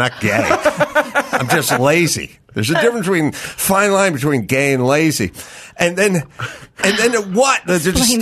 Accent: North Hollywood, California, United States; I grew up in North Hollywood.

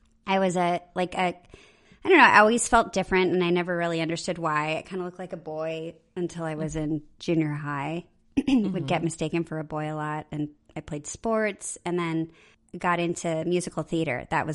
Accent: Bellevue, Nebraska, United States; also born or lived in Japan; And then he got stationed to Bellevue, Nebraska, which is a small base, tiny town right outside of Omaha.

